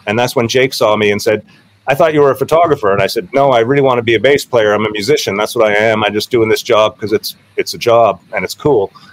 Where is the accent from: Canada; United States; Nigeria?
Canada; Newfoundland and Labrador; And I came from Newfoundland playing punk rock, where I grew up with a bunch of friends who were playing music because we were friends and we skateboarded together